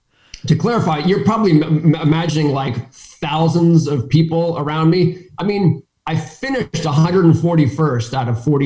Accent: New Hampshire, United States; So I grew up in New Hampshire and, you know, ran competitively in high school.

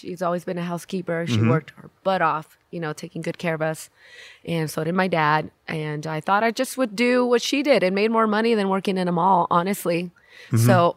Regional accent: San Francisco, California, United States; born and raised in San Francisco. And we used to go with my family.

